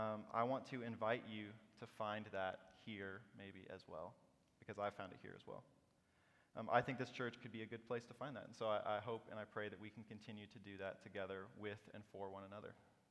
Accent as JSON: {"language": "English", "region": "Illinois", "country": "United States", "tie": "born or raised there", "said": "I grew up in Illinois and went to college there, and I moved out here after school."}